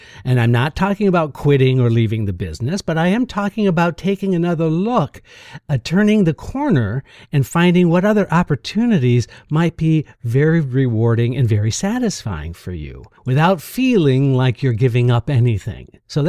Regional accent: Michigan, United States; I'm from Michigan and from a large, large family.

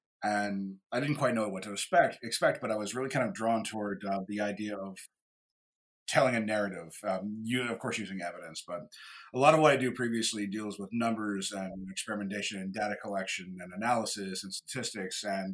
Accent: Ohio, United States; And of course, I'm from Ohio, so I kind of looked at some of the things around here in Cleveland and Cincinnati

